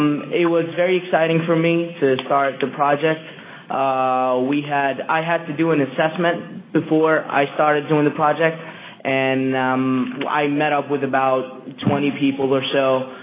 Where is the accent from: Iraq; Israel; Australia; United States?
Iraq; Baghdad, Baghdad Governorate; English is a second language; I was born and raised in Baghdad. I lived there majority of my life.